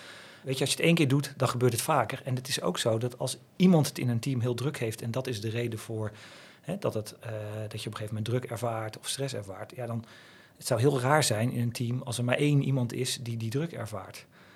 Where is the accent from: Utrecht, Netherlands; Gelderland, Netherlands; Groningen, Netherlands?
Utrecht, Netherlands; Rhenen; Ik kom uit Renen, best wel een beschermd milieu en waar je wel of niet bij het groepje hoorde.